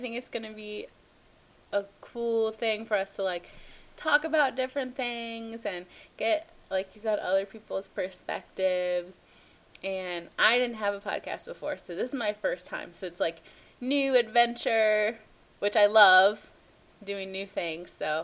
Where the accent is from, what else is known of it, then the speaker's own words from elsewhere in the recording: Buffalo, New York, United States; We are from Buffalo, New York. So go Buffalo Bills, go Sabres, go Buffalo Bandits.